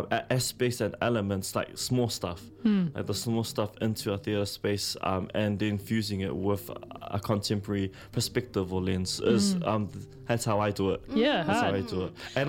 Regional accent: Cook Islands; So I come from the Cook Islands. I'm a proud Cook Islander. I still practice the Cook Islands performance choreography as well.

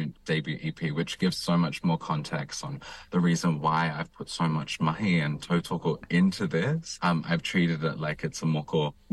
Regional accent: Auckland, New Zealand; now in Sydney, Australia; being like a queer person of color, being a proud Māori person, you know. I'm from South Auckland, now Western Sydney.

